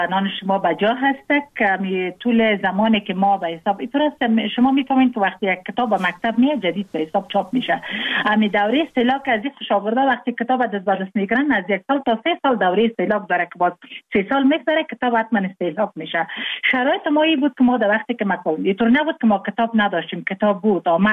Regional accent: Afghanistan; born or raised there

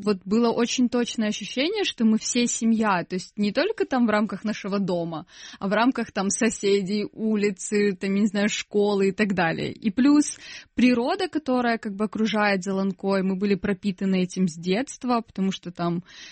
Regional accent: Kholmovka, Crimea, Ukraine; also born or lived in Bakhchysarai; Ну, вообще, у меня, в принципе, даже в свидетельстве о рождении стоит село Холмовка, да, то есть это место, как бы, прописки. Родилась в Бахчисарайском роддоме, а жили мы, да, всю жизнь, по сути, в Холмовке, ну, до начала университетских лет.

